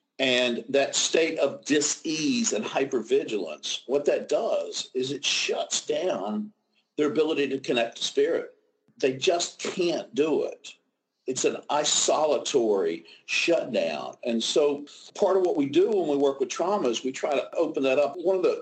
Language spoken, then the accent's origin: English; West Virginia, United States; it was seared in to my development growing up in Southern West Virginia.